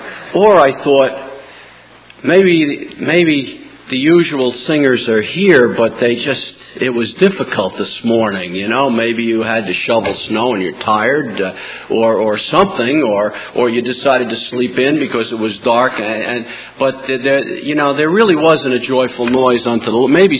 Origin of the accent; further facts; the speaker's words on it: New Jersey, United States; When I was a youngster in school, growing up in New Jersey, kindergarten through 12th, every single day in the public school, they read the Bible and they prayed.